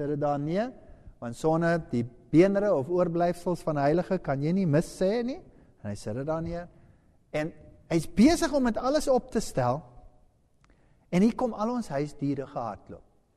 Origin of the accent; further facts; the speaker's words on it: Germany; ek is nou 'n Duitser